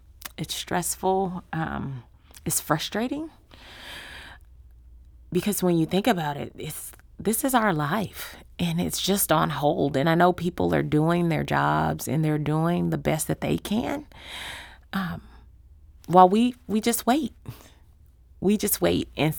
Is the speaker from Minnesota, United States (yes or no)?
no; St. Louis, Missouri, United States; And so I grew up in that neighborhood. I moved away and went to college, but I was blocks down from Beaumont High School and came back to be there on purpose